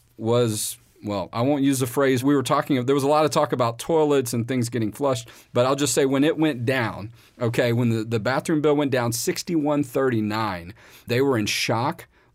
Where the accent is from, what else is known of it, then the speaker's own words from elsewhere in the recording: Houston, Texas, United States; the area where I grew up in Southeast Houston, very proud area, an area where a lot of focus is on family.